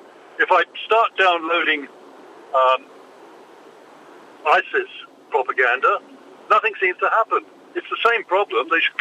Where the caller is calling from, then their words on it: Fuengirola, Andalusia, Spain; I'm calling from the A7, just passing Fuengirola Cos.